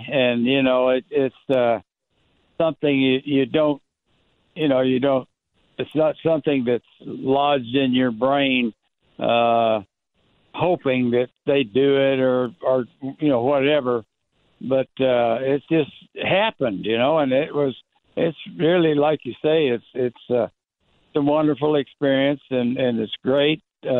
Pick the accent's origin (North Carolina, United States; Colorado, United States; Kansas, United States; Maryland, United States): Kansas, United States; born there; also born or lived in Tulsa; I went to 13 different schools during my time, and I was born in Kansas, and we lived in all different stations where my dad was stationed in the Air Corps